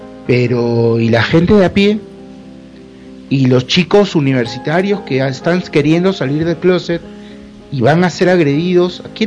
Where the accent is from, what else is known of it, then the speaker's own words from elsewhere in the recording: Peru; yo, como psicólogo, como peruano, como una persona, como un ciudadano de este país